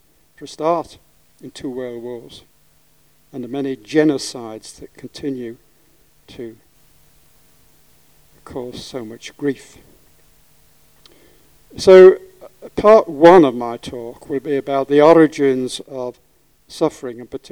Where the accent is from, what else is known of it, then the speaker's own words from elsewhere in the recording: Wales, United Kingdom; I can't bear to sit down being a Welshman and given to this kind of oratory.